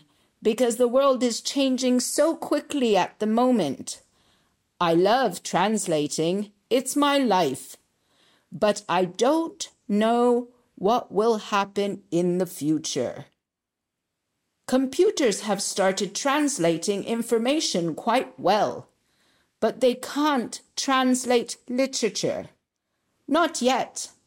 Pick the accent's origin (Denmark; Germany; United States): Germany; first language German; English is a second language; I'm from Germany and my mum is French, so I have always spoken French and German. And I studied English and Italian at school and university.